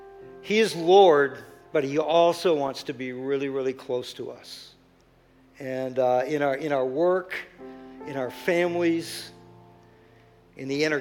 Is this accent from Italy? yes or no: no; Saint John, New Brunswick, Canada; I grew up in St. John, and you know, I've never seen the level of brokenness and lostness that I'm seeing these days. Right in our own city.